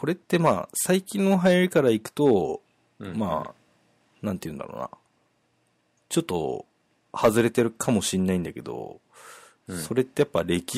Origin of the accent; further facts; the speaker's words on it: Kyushu, Japan; まあ私もこの九州出身で同じ九州の人たちの話なんですけど